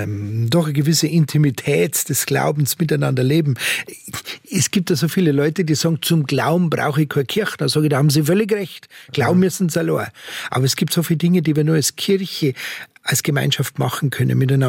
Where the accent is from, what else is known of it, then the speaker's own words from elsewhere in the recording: Munich, Bavaria, Germany; born there; Ich bin ein gebürtiger Münchner. Ich bin am liebsten zu Hause.